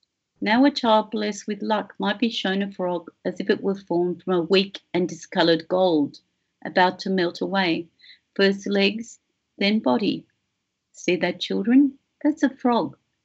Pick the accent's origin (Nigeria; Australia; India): Australia; Melbourne, Victoria; moved away as an adult; also born or lived in England; now in Canberra, Australia; Melbourne, which is where I grew up. I was born in England but moved to Melbourne when I was a baby.